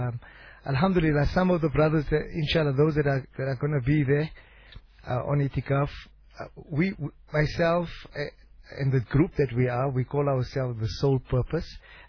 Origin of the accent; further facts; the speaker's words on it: South Africa; And alhamdulillah, being South African, and you know, when somebody asked, do you need anything?